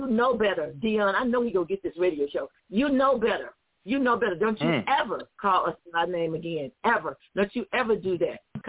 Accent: Grambling, Louisiana, United States; born there; I was born a Grambling. I was born in Grambling.

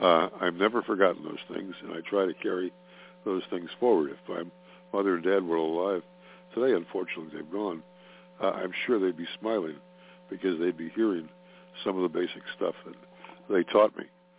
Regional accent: Cleveland, Ohio, United States; also born or lived in Forest Hills, New York; I was born in Forest Hills, New York. But at an early age, less than two, my dad, who was with Scripps Howard, moved out to Cleveland, Ohio. I went along with him.

